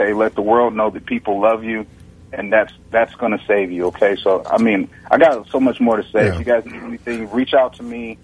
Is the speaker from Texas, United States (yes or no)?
no; Gary, Indiana, United States; I come from Gary, Indiana, Indianapolis, Indiana area.